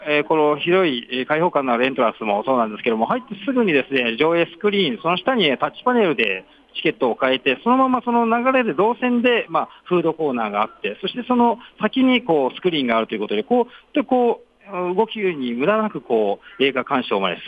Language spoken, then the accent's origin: Japanese; Yamanashi, Japan; やっぱり地元が山梨ということもありましてですね